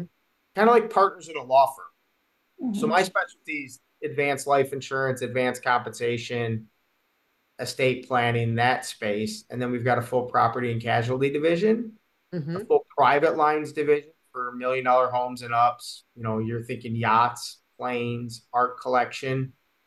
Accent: Detroit, Michigan, United States; I grew up in the Detroit area, obviously.

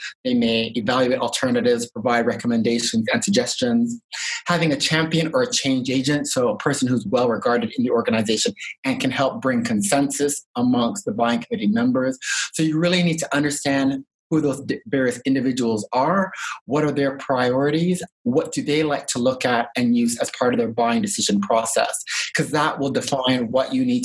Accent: Toronto, Ontario, Canada; also born or lived in Halifax; now in Australia; I'm originally from Toronto, Canada. So yeah, born and raised in Toronto, did my MBA in Dalhousie in Halifax.

